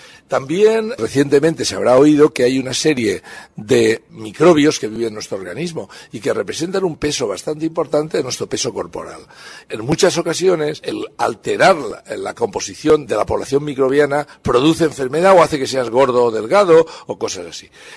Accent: Valencia, Valencian Community, Spain; Yo soy de Valencia y trabajo en Valencia

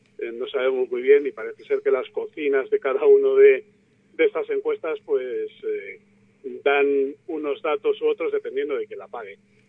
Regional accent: Leganés, Community of Madrid, Spain; yo tengo 45 años, entonces mi generación ninguno nacía en Leganés. Yo nací en Madrid, pero vine de pequeñito a vivir a Leganés. Desde siempre he vivido en Leganés, en el barrio de Zasta Quemada.

